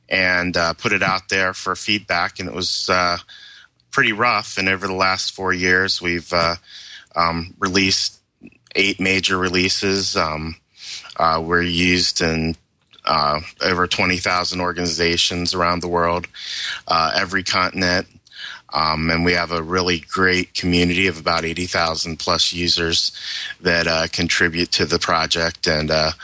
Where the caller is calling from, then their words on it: Raleigh, North Carolina, United States; I'm in Raleigh, North Carolina